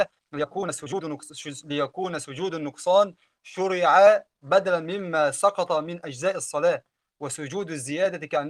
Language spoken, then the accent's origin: Arabic; Egypt